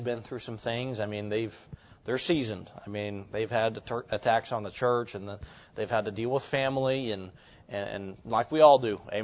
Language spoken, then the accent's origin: English; Oklahoma, United States; Just as a people, you know, I'm from Oklahoma, you know, so we're in the Bible Belt.